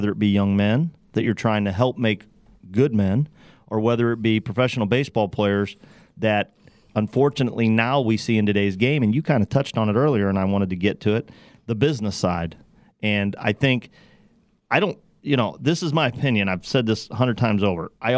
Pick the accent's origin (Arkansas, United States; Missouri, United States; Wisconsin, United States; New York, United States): Wisconsin, United States; Madison; Now, Tom Moto, you got to remember now, I grew up in Madison, so I got my Madison math going here.